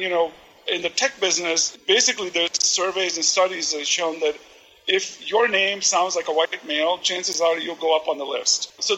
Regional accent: India; moved away; given my background, you know, as an Indian immigrant, we were treated more like great engineers and technical people

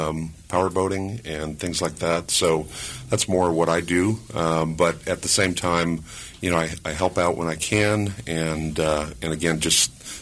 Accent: Chicago, Illinois, United States; I'm from a little town north of here called Chicago. And growing up in Chicago, there's just this eternal glow over the city.

